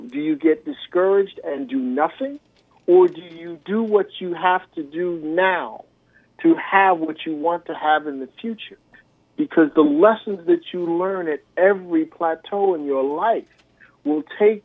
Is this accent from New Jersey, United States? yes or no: yes; Camden, New Jersey, United States; I've come from the inner city. I grew up in Camden, New Jersey, and for those of your listeners who know where Camden is, Camden's right next to Philadelphia, and it was a nice place to grow up